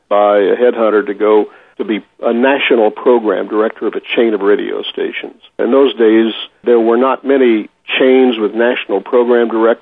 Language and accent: English; Fort Smith, Arkansas, United States; also born or lived in Sonora, California, United States; I live in Van Buren, Arkansas. I grew up in Fort Smith, just across the river. We retired to live in Sonora, California, and in the Sierra Nevadas.